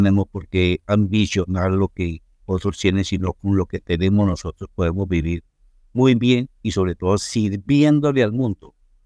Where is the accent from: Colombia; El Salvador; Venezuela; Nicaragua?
Colombia; Pero nosotros tenemos como colombianos el talento para saber salir mucho más rápido.